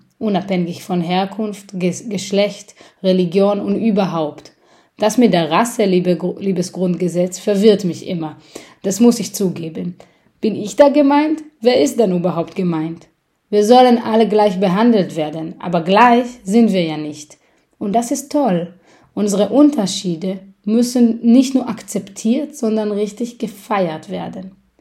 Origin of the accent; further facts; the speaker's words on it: Israel; German is a second language; now in Germany; ich bin in Israel geboren und aufgewachsen, lebe seit 15 Jahren in Deutschland